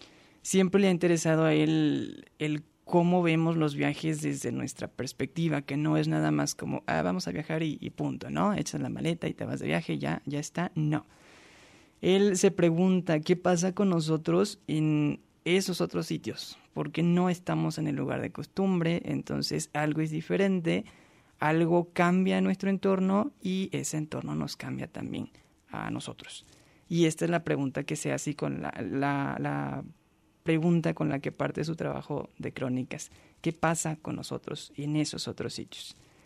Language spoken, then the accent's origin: Spanish; Jalisco, Mexico; Entonces, pues quienes somos de Jalisco, pues tenemos la fortuna de que, bueno, ya la universidad nos está rescatando algunas de las obras.